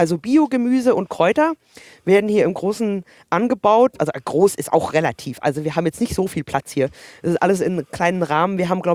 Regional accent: Canada; Nee, also das gab es bei uns in Kanada auch überhaupt nicht.

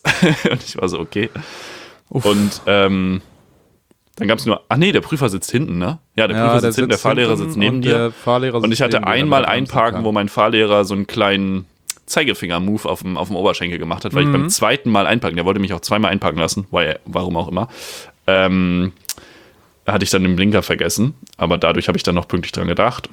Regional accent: Schleswig-Holstein, Germany; weil ich komme ja aus dem Schleswig-Holstein, dem ländlichen Schleswig-Holstein. Das heißt, die größte Stadt, durch die ich gefahren bin in der Fahrprüfung, hat 30.000 Einwohner.

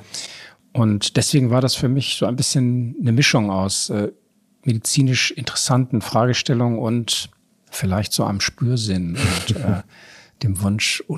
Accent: Bremen, Germany; born there; also born or lived in Lower Saxony; now in Hamburg, Germany; Ich bin ja in Bremen geboren, was immer ein bisschen Erheiterung auslöst, falls ich irgendwo in meiner Biografie vorgestellt werde. Habe dann in Niedersachsen Abitur gemacht

